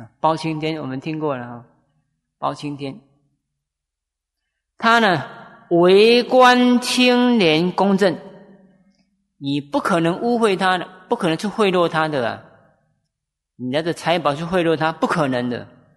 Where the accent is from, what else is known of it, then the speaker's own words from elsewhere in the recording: China; 我们中国人有一句话说呢，举头三尺有神明啊